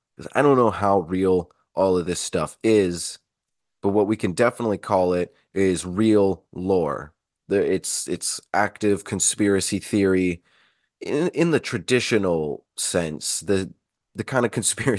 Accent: Eagle River, Alaska, United States; moved away; I recently, before the new year, went back to Anchorage, Alaska. I was raised in Eagle River, so anyone that's not familiar with Alaska, it's right outside. It's the closest thing to Anchorage.

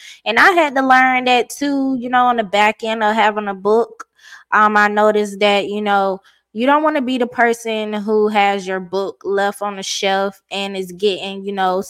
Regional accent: Georgia, United States; now in Phenix City, United States; I'm from Georgia, but I reside in Alabama, Phoenix City, Alabama.

